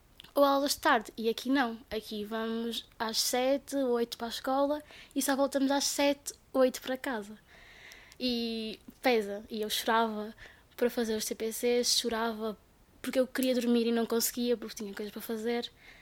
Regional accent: Cape Verde; first language Portuguese; moved away; Tive de adaptar a um novo país. A língua não foi o grande problema porque nós temos essa língua como nossa língua materna e damos na escola e tudo isso

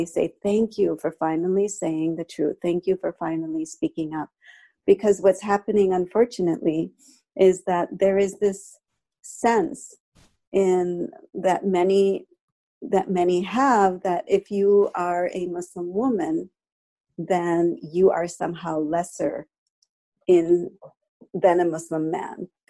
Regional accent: India; I don't even veil, and no one in my family has ever veiled. And I come from India, and it's just not part of our heritage.

